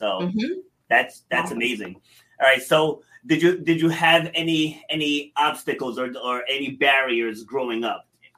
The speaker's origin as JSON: {"language": "English", "region": "Rhode Island", "country": "United States", "tie": "born or raised there", "also_born_or_lived": "New York City, United States", "said": "So I was born in New York City, but then my parents moved us up here to Rhode Island, mm-hmm. completely different environment."}